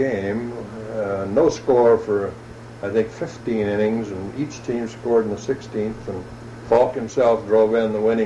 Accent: McAllen, Texas, United States; And we had town teams all up and down the border area of Texas between Brownsville and where I was raised in McAllen.

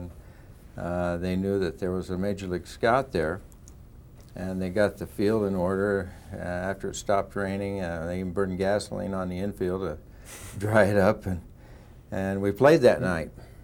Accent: Idaho, United States; he rented a car in Boise and drove to my hometown, which was about 60 miles from Boise.

